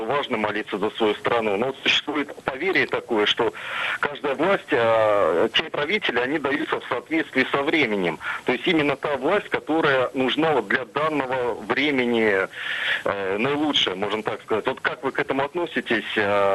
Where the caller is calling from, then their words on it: Leningrad Oblast, Russia; я из Ленинградской области звоню.